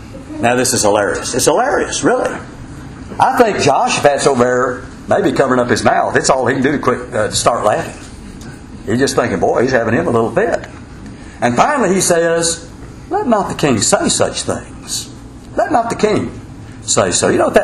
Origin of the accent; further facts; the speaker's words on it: Texas, United States; Now, I'm from Texas.